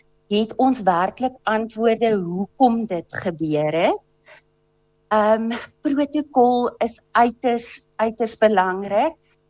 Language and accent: Afrikaans; Brits, North West, South Africa; also born or lived in Port Elizabeth; Weet jy, ek is oorspronklik van Brits af.